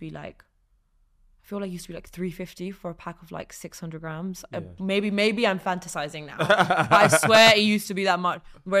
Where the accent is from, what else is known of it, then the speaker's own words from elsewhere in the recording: London, United Kingdom; I think also like growing up in London, we are exposed to all kinds of food.